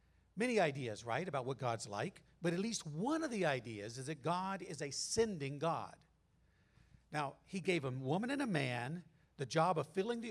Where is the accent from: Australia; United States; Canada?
United States; California; We're from Southern California.